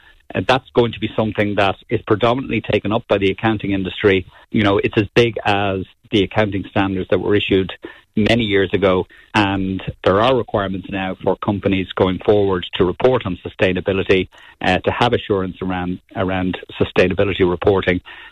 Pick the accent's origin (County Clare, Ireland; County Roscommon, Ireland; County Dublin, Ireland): County Clare, Ireland; Shannon; I'm originally from the Midwest myself, from Shannon